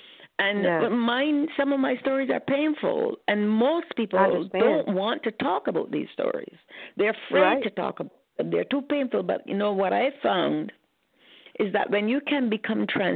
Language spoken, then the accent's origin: English; Barbados; when I was a little girl growing up in Barbados, I was so skinny.